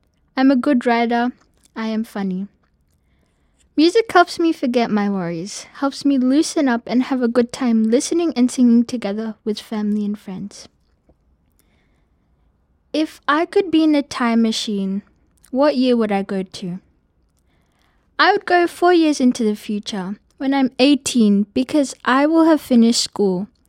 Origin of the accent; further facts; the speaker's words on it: Kenya; I am Kenyan.